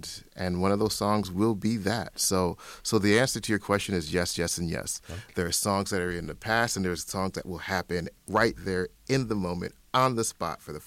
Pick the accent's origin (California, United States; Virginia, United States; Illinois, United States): Illinois, United States; also born or lived in Erie, Pennsylvania; But I'm just from over the border. So, I was born in Erie, Pennsylvania, but then, you know, as a child, we moved, you know, to Illinois, and I went to the Gurney schools and Waukegan and Gurney schools